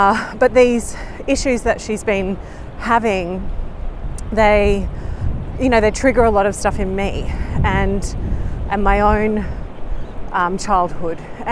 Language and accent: English; Melbourne, Victoria, Australia; where I grew up in Melbourne, the seasons were very distinct, but then also you could have four seasons in one day.